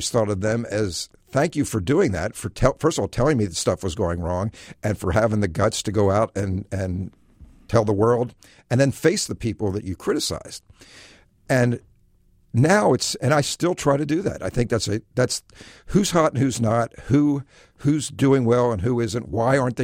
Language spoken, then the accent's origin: English; Philadelphia, Pennsylvania, United States; I grew up in Philadelphia, and I read all the great Philly columnists.